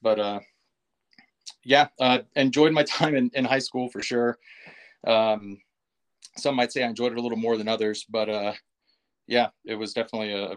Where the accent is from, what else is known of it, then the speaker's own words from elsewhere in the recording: Auburn, Alabama, United States; So, I'm originally from Auburn, Alabama, home of Auburn University.